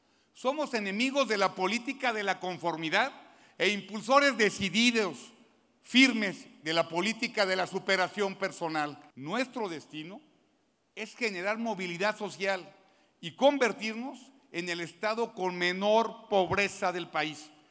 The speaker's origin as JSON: {"language": "Spanish", "region": "Querétaro", "country": "Mexico", "said": "orgullosos de decir ante todo el mundo, ¡soy queretano"}